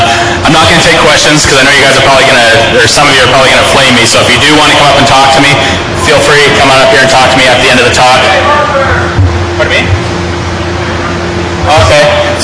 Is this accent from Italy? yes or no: no; Canada; I'm a Canadian, so I'm not completely familiar with a lot of the U.S. laws